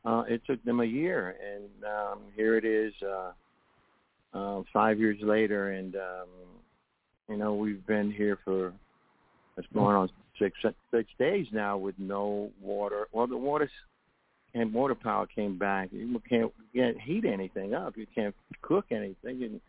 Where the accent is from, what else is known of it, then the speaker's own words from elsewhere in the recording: United States; As an American, I feel sad that this is happening today.